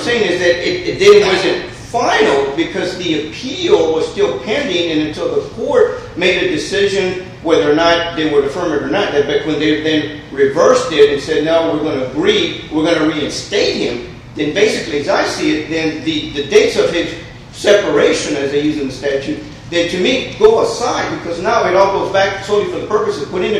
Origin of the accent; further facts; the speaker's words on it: Texas, United States; back when we're from Texas and under our rules of procedure, it's not final until 30 days later